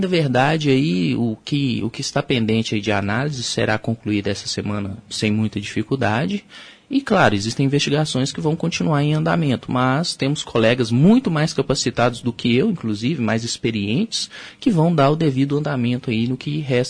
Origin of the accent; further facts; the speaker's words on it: Minas Gerais, Brazil; now in Palmas, Brazil; Eu venho de Minas Gerais e agora que provavelmente vou viver o resto da minha vida aqui no estado do Paraná, se eu tiver que dizer de onde eu sou, tenho que dizer que eu sou de Palmas